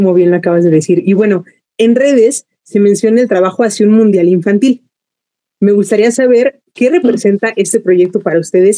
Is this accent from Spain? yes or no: no; Mexico; de esta pasión que como mexicanos compartimos